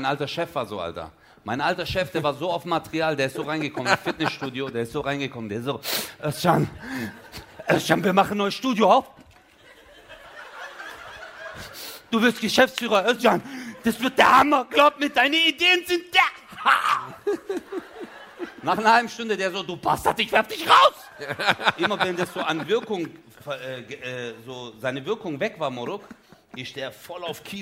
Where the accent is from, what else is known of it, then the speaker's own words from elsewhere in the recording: Turkey; ich bin Türke